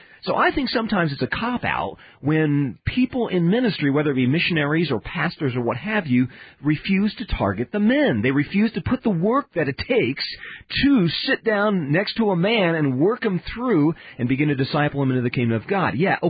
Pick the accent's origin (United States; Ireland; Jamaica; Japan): Japan; when I grew up in Japan.